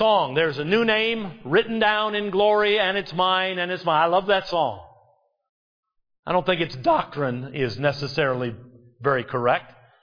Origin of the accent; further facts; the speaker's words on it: United States; everywhere I go as an American. I'm a citizen of this country. I'm proud of this country.